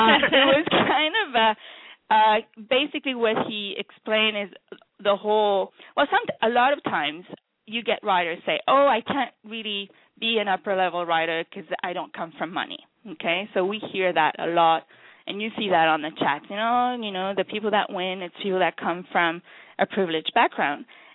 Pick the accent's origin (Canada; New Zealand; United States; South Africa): Canada; We're Canadian